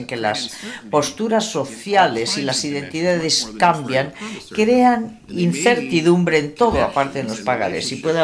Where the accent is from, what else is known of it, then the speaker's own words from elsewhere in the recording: United States; Yo crecí en los Estados Unidos y es difícil para mí imaginar encontrarme en un sitio como Siria.